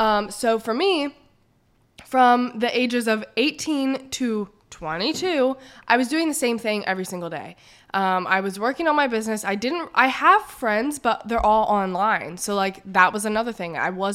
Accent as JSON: {"language": "English", "country": "United Kingdom", "said": "Also British, obviously. But now I can add in my southern accent."}